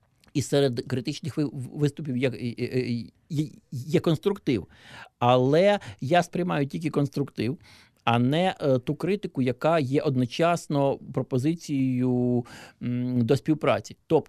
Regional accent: Nizhyn, Chernihiv Oblast, Ukraine; в моєму рідному Ніжині

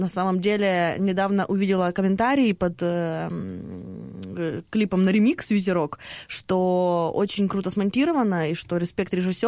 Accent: Ukraine; Украине, что мы украинцы, это не скучно.

